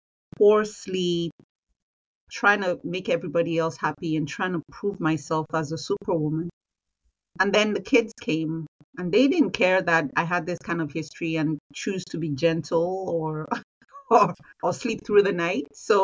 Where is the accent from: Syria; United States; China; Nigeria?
Nigeria; So I was born and raised in Nigeria